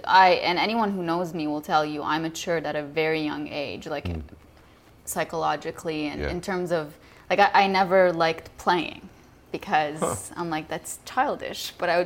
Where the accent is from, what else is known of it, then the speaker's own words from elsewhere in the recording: Lebanon; first language Arabic; English is a second language; So I was the only one in my family born and raised in Lebanon. My parents met in Canada, had five children